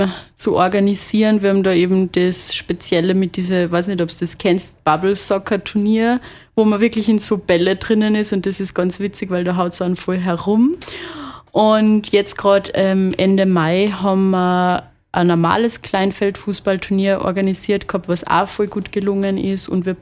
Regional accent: Abtenau, Salzburg, Austria; also born or lived in Hallein; Ich bin in Hallern geboren und in Abtenau aufgewachsen, größtenteils meiner Jugend. Im Kindergarten bin ich jedoch in Salzburg gegangen und mein Papa kommt eben aus der Türkei, deshalb nicht ganz waschecht, aber trotzdem.

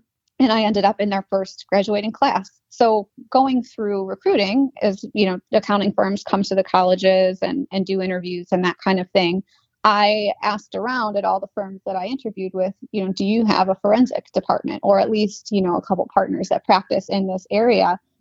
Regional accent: New York, United States; I was working at a grocery store in my hometown back in New York.

